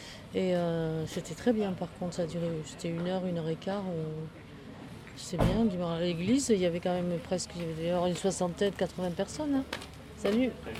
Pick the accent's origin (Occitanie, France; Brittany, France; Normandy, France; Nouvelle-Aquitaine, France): Nouvelle-Aquitaine, France; moved away as an adult; Je suis originaire du Pays Basque, en réalité. Je suis venue ici dans la région à l'âge de 23 ans, à Nyons, et puis dans un village au Poitigila, je ne sais pas si vous connaissez. C'est au-dessus de Saint-Jal, c'est un tout petit village.